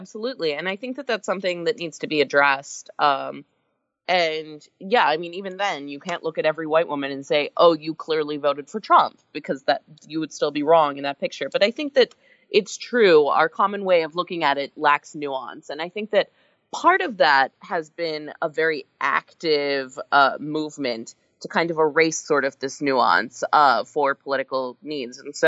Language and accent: English; Texas, United States; I'm from Texas.